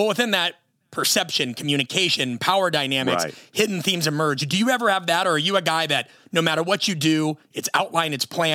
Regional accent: Midwest, United States; One, I'm from the Midwest, and I have a strong affinity for things that are no bullshit.

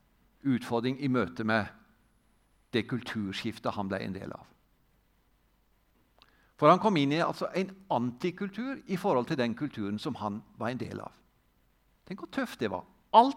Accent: Treungen, Vestfold og Telemark, Norway; Jeg sang en sang når jeg var på søndagsskolen i Frikirka hjemme i Treungen.

